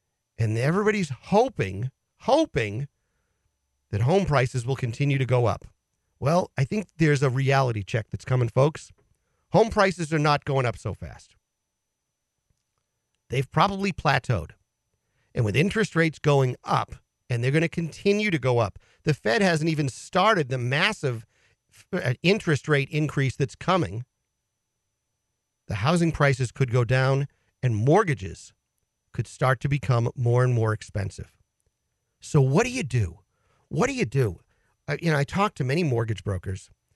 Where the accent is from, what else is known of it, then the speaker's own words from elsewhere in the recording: Peabody, Massachusetts, United States; the house that I grew up in West Peabody, that my father paid mom and dad paid $79,900 for back in the 70s.